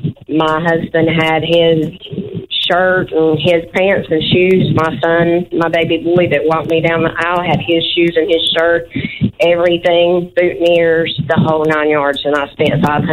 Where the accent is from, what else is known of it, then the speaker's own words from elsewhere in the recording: Asheboro, North Carolina, United States; I'm from Asheboro.